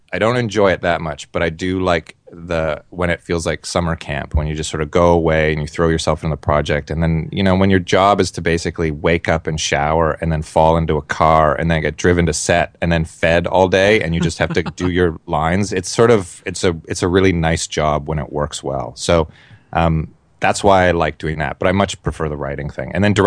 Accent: Scarborough, Ontario, Canada; I was born in Scarborough. Yeah. I mean, we moved here when I was 10, but I identify as Scarberian

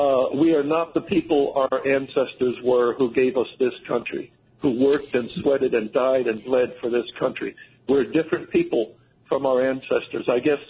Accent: St. Petersburg, Florida, United States; I grew up in St. Petersburg, Florida, and like the rest of your listeners, I'm a senior citizen.

